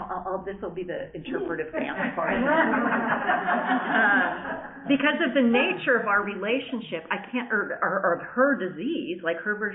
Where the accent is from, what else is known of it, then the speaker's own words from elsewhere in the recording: Montreal, Quebec, Canada; I'm from Montreal, but I'm involved in the Ottawa District Group